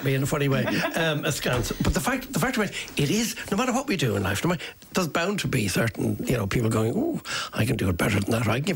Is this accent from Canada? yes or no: no; Ireland; from our point of view, being Irish